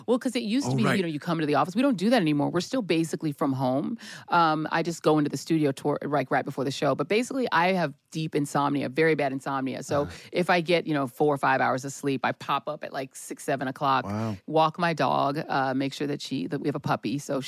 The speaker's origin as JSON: {"language": "English", "region": "New York", "country": "United States", "tie": "born there", "said": "So I was born in New York. So I was New York Knicks for life"}